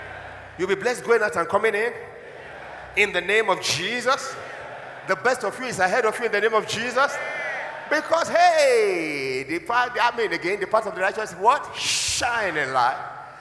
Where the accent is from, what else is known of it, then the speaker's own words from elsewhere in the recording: Nigeria; I have no regret that I'm a man. I have no regret that I'm a Nigerian.